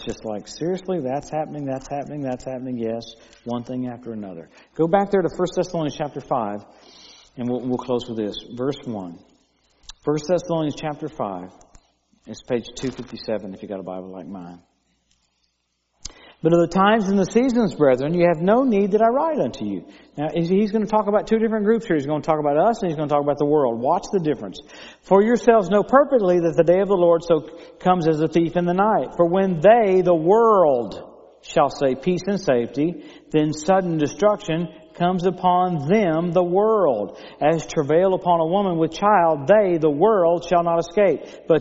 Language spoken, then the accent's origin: English; Tulsa, Oklahoma, United States; She's from Azusa and I'm from Tulsa.